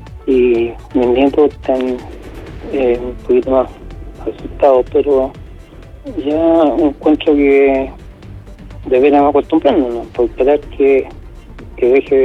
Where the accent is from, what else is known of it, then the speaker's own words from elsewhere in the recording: La Cruz, Valparaíso, Chile; De la región de Valparaíso, del sector interior de La Cruz, Calera, Quillota, en ese espacio.